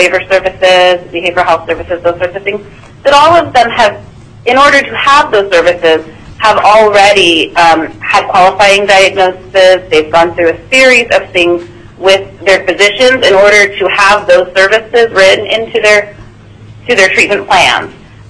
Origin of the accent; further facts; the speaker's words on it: Anchorage, Alaska, United States; I am from Anchorage